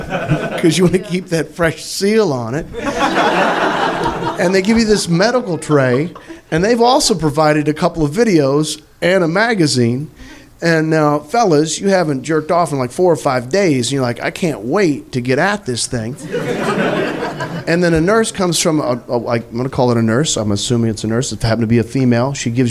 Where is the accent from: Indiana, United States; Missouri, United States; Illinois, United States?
Missouri, United States; I'm from Missouri.